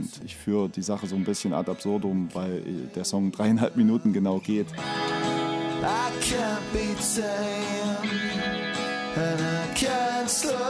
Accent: Erfurt, Thuringia, Germany; ich komme aus Erfurt.

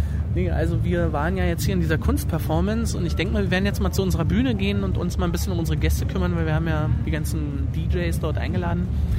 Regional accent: Berlin, Germany; In Köpenick. Also so in diese, wir kommen nicht direkt aus dem Zentrum, wir sind so aus dem Speckgürtel. Eigentlich sind wir Brandenburger, aber unser Leben hat sich in Berlin immer abgespielt.

